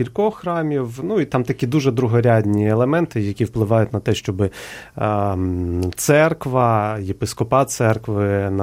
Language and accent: Ukrainian; Kyiv, Ukraine; Мені здається, ми кияни дещо...